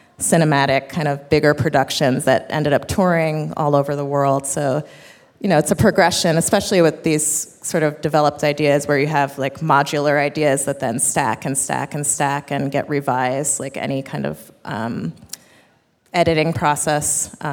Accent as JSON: {"language": "English", "region": "New York", "country": "United States", "said": "they all came to the show too because I'm a New Yorker."}